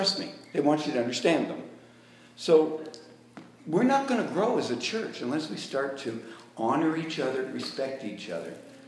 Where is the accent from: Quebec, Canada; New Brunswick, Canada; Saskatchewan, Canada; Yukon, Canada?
Quebec, Canada; I grew up in Quebec.